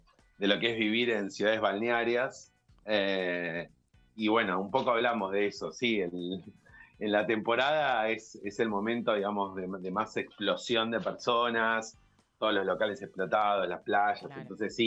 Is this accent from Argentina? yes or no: yes; Mar del Plata, Buenos Aires Province, Argentina; Sí, vivo Mar del Plata y soy de Mar del Plata.